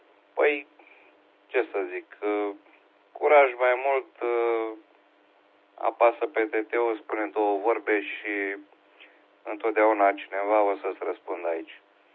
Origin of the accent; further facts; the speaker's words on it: Galați, Galați County, Romania; sunt din Galați ăla de acolo, de la Dunăre. Ăla de departe, din județul Galați.